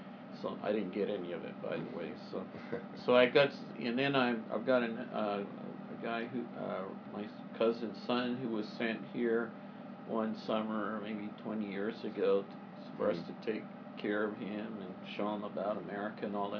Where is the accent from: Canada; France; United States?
Canada; Toronto, Ontario; I grew up in Toronto, Canada, and my parents are from Estonia, the former Soviet Republic of Estonia.